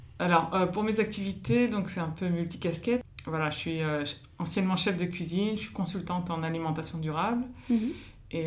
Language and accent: French; Nantes, Pays de la Loire, France; also born or lived in Bordeaux; jusqu'à mes 5 ans, mes 18 ans à Nantes. Mais mes parents sont plutôt de la région de l'Auvergne.